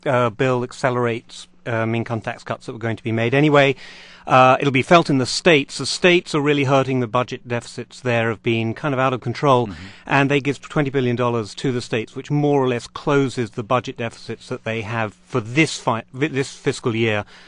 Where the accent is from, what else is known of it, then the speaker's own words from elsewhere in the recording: United Kingdom; I'm British.